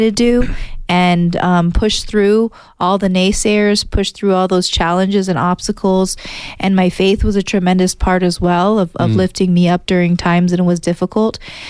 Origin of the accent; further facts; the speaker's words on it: Sierra Vista, Arizona, United States; born there; now in Tucson, United States; And I was born in Sierra Vista, and I moved to Tucson when I was a teenager. Mm-hmm. So I've been here ever since. I graduated the University of Arizona, lived my whole life, you know, here.